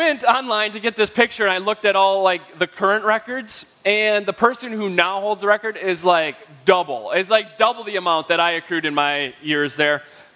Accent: Shoreview, Minnesota, United States; I grew up in Shoreview.

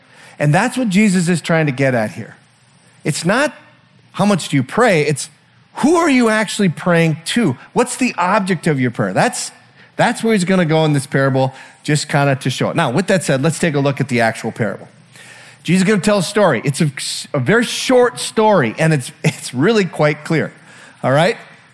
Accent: Minnesota, United States; So I'm from the Iron Range, huh? I've met an Iron Ranger, some down here too

